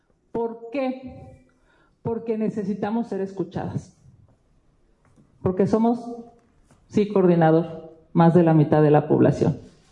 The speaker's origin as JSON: {"language": "Spanish", "region": "Mexico City", "country": "Mexico", "said": "soy senadora chilanga"}